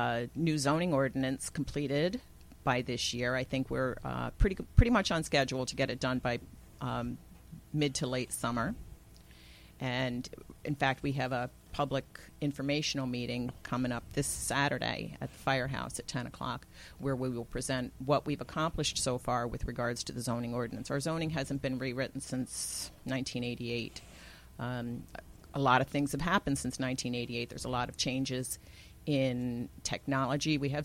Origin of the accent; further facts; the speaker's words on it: Pleasant Valley, New York, United States; Taconic, I grew up in Pleasant Valley, which was, very small. When I grew up there, it was a very small town, and Taconic has that same feel.